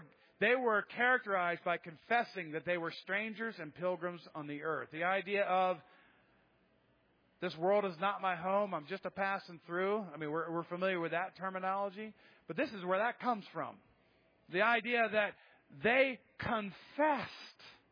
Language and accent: English; United States; I always said I was from the United States, right? I'm an American.